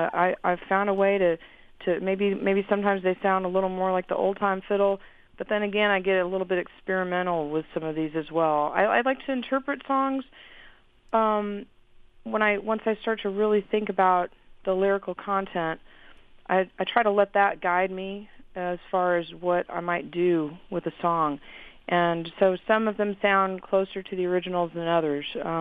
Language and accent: English; Fayetteville, Arkansas, United States; Well, I grew up in Fayetteville, Arkansas. So I feel like I resonate quite a bit with the music from the Ozarks.